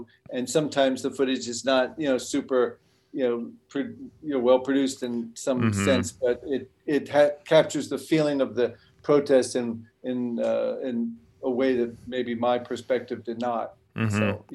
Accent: Cincinnati, Ohio, United States; Well, I'm 66. I was growing up in Cincinnati, Ohio, and I had just gotten my license to drive.

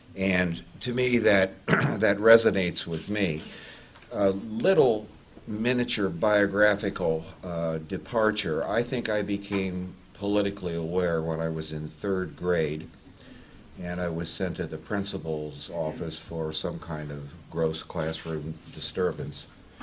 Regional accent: Ohio, United States; and I grew up in Ohio reading the literature sponsored by the League of Women Voters

